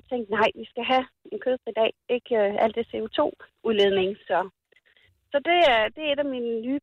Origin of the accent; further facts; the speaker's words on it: Kværndrup, Region of Southern Denmark, Denmark; Jeg er fra Kværndrup.